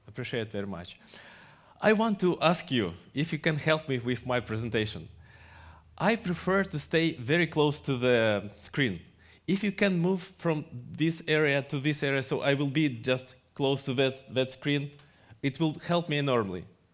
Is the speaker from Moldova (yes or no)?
yes; Moldova; born there; first language Russian; English is a second language; I was born in Soviet Union, and my first language was Russian. After I studied Romanian, because I live in Moldova, our national language is Romanian, and after I studied English, so English is my third language